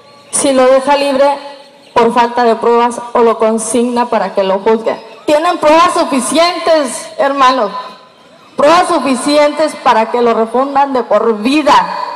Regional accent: Nuevo León, Mexico; Efectivamente vengo del estado de Nuevo León.

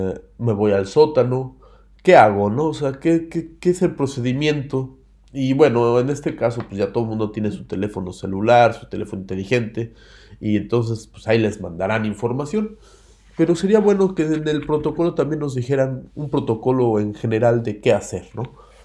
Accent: Mexico City, Mexico; uno viene del hoyo, de la Ciudad de México, no vengo de Tepito, yo soy de Coyoacán, eso sí, pero pues uno viene de ese monstruo que es la Ciudad de México

